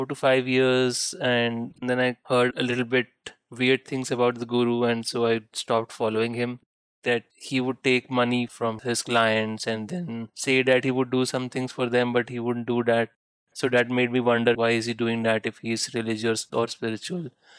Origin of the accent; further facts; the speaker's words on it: India; So I come from India, from the country of gurus.